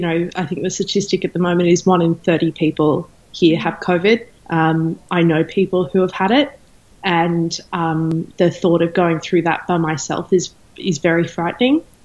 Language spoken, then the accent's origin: English; Australia; now in England; I also would hope that the government would still understand that I'm an Australian citizen, and without help, I eventually would not be able to work here and I wouldn't be able to afford to live here.